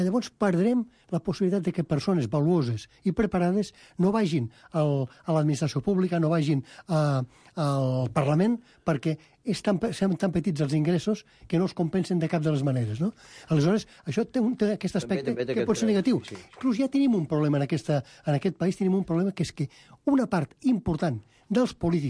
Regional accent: Tortosa, Catalonia, Spain; soc d'un poble al costat de Xerta, soc de Tortosa.

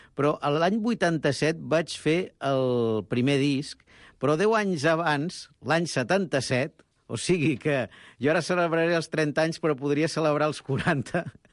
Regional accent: Barcelona, Catalonia, Spain; born there; moved away; Perquè jo sóc nascut a Barcelona, però fa quasi 20, bueno, 25 anys que visc allà

